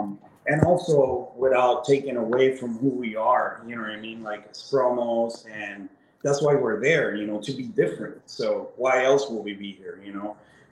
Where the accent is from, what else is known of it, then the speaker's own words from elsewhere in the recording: Puerto Rico; also born or lived in Chicago; now in United States; I'm a Chicago boy because I moved from Puerto Rico to Chicago and I lived there for 7 years.